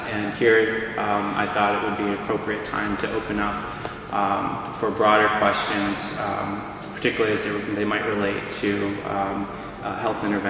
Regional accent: Pittsburgh, Pennsylvania, United States; And I'm being from Pittsburgh

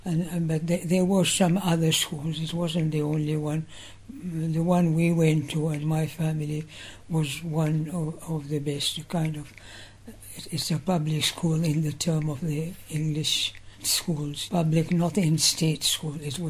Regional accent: Baghdad, Baghdad Governorate, Iraq; born there; first language Arabic; English is a second language; I was born in Baghdad

